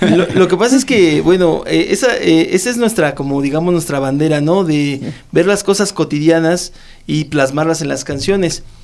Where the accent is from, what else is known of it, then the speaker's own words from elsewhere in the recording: Mexico; Nosotros, como ya comentaste, venimos de México. Esa es nuestra tercera gira aquí en Colombia.